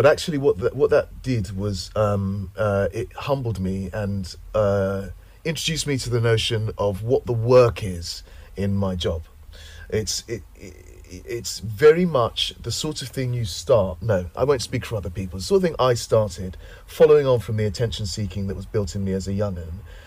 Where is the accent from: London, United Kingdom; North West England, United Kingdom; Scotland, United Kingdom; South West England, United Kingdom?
London, United Kingdom; Bromley; also born or lived in Ghana; So when we came over, I was born in Ghana, as I said. When we came over, I was about three. We went back and forth a bit, but I remember being at school when I was about six. And I have a very clear memory of being in Bromley